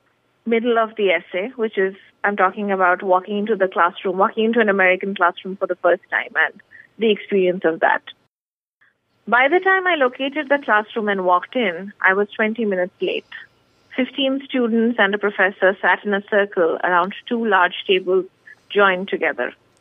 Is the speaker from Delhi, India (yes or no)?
yes; New Delhi, Delhi, India; I could write about my school experience, about my friends, about some of the unsavory aspects of growing up in New Delhi, it felt like a huge freedom. And I think because I was so homesick